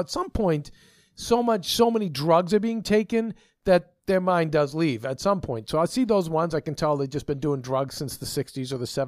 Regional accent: Winchester, Massachusetts, United States; also born or lived in Medford; My hometown of Winchester, which, you know, we moved to after Medford, it's a pretty like wealthy community.

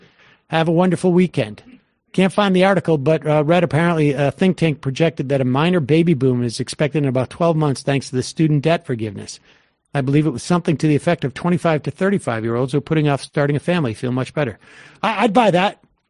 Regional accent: Georgia, United States; My hometown still flies the old Georgia CSA flag on its foremost highest mast. Atlanta and the college towns are the only resistance to that as well.

